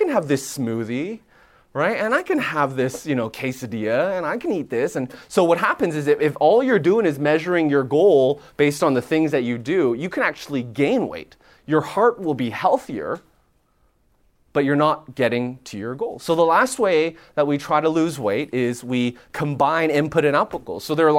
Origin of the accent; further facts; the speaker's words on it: Canada; moved away as an adult; now in Nashville, United States; and I'm Canadian. I mean, before moving down to Nashville 3 years ago with my wife and three kids, I thought barbecue was like burgers and hot dogs.